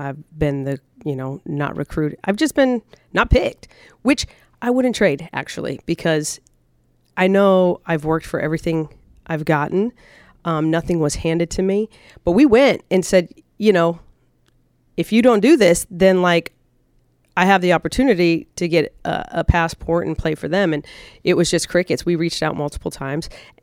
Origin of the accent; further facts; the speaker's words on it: United States; because I was as staunch American, arrogant, you know, we're the biggest, baddest, best.